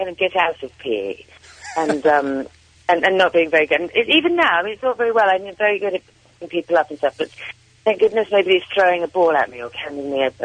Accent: United Kingdom; And I have the advantage of being British, so I can understand what he's saying

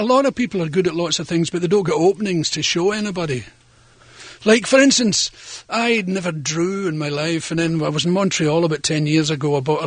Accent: Glasgow, Scotland, United Kingdom; And so what I find was that when I go to my hometown, Glasgow, I'm a kind of stranger.

